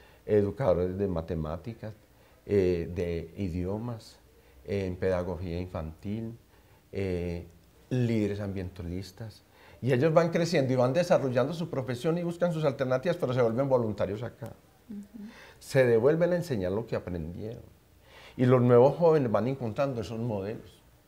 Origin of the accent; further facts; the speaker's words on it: Antioquia, Colombia; Yo nací en el Bosque de la Independencia y viví hasta los 12 años ahí.